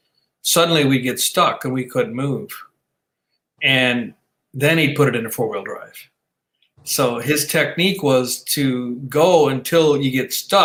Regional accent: South Dakota, United States; I mean, yes, I was born and raised in South Dakota, but I don't like that cold weather.

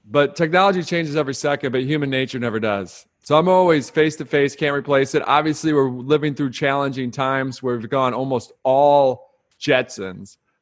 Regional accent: Detroit, Michigan, United States; I grew up outside of Detroit, and I got into the automotive business like most folks.

